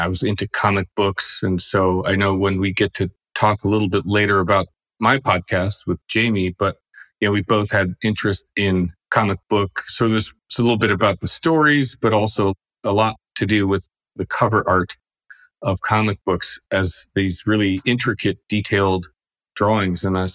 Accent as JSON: {"language": "English", "region": "New England", "country": "United States", "tie": "born or raised there", "said": "and especially kind of growing up in New England area, to this old house and PBS shows like"}